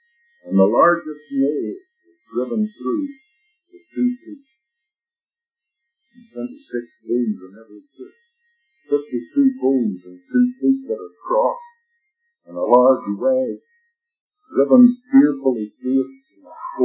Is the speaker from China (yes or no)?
no; Lurgan, Northern Ireland, United Kingdom; now in Canada; It's our nature, especially Irishmen. It's our nature. I know. I'm one of them. Maybe a Canadian, but I'm an Irishman.